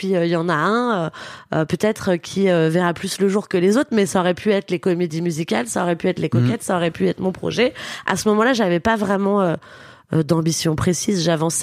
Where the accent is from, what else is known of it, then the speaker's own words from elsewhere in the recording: Corsica, France; Non, mais je suis corse, j'ai un attachement très fort à la Corse.